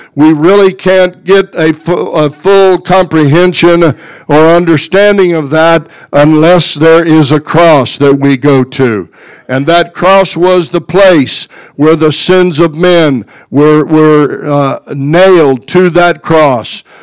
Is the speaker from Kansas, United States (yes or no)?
yes; Kansas, United States; But I'm not from Tennessee. I'm from Kansas.